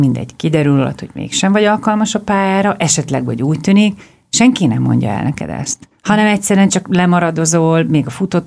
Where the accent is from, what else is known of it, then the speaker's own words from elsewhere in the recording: Vác, Pest, Hungary; Én Vácról jöttem, de az mindegy is.